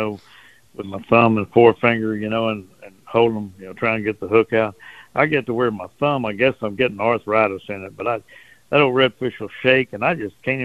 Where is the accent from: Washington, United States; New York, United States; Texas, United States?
Texas, United States; Port Arthur; Yeah, I remember growing up in Port Arthur, man.